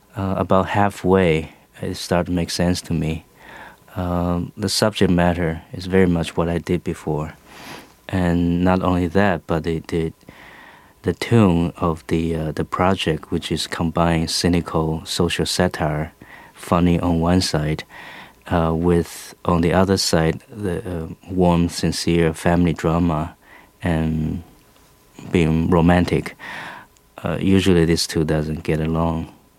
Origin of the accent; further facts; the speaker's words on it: Taiwan; English is a second language; Shamefully, no. I grew up in Taiwan.